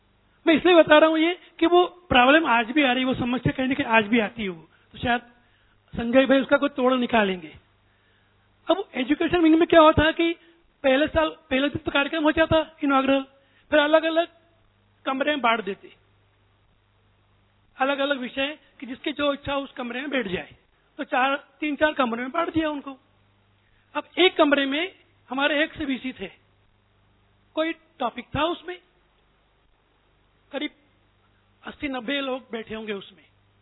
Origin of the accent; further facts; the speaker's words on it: Indore, Madhya Pradesh, India; इंदौर का रहने वाला हूँ।